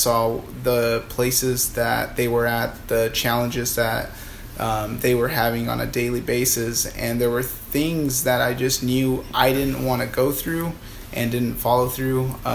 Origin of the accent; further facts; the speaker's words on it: Washington, United States; now in San Diego, United States; So like I mentioned, we're in San Diego now, but I'm from Washington State. I was raised by a single mother and an older sister.